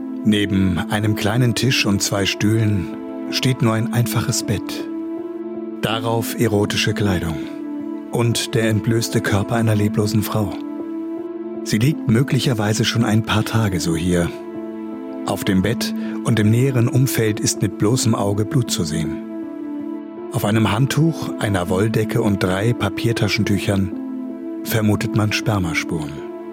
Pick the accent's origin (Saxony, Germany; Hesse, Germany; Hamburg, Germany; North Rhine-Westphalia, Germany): Hamburg, Germany; ich bin in Wellingsbüttel aufgewachsen, das ist im Hamburger Norden